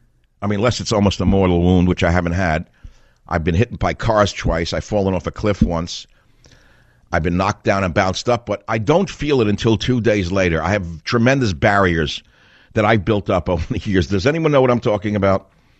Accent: New York, United States; I come from New York. I know what loser communists look like, sound like, walk like, talk like.

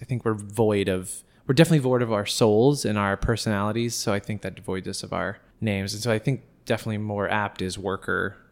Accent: Los Angeles, California, United States; I was home with my family and my fiance and her family. We're all from Los Angeles.

